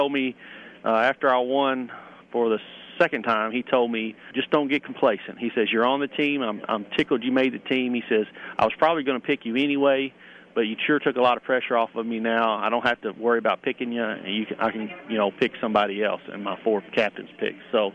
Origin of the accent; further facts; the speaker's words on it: Kentucky, United States; get back to my home state, get back in front of the people, my friends, my family.